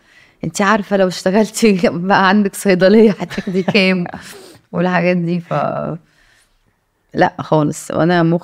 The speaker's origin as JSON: {"language": "Arabic", "town": "Alexandria", "region": "Alexandria Governorate", "country": "Egypt", "tie": "born there", "said": "انا مولوده في اسكندريه بس بابايا من الشرقيه ومامتي روسيه."}